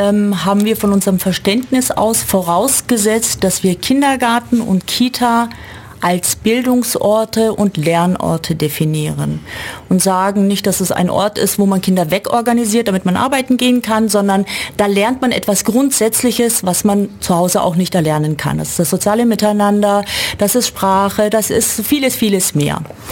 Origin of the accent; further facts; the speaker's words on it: Ulm, Baden-Württemberg, Germany; born there; ich bin in Ulm geboren